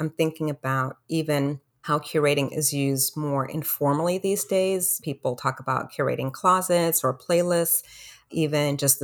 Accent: Brooklyn, New York, United States; born there; So although I was born in Brooklyn, I lived with my grandparents for 5 years before moving back to Brooklyn.

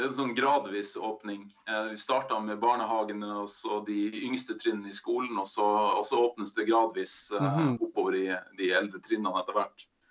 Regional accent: Alta, Finnmark, Norway; Jag är från Finnmark, Alta, ett sted långt mot norr. 3 timmars körning från Nordkapp. 43 år gammal

